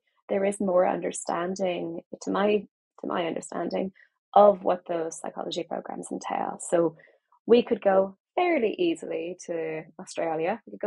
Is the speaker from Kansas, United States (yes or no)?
no; North Carolina, United States; also born or lived in Massachusetts; Born and raised in the United States. North Carolina is where I grew up, which is in the South, because that's confusing. And then I went to college in Massachusetts at Mount Holyoke College.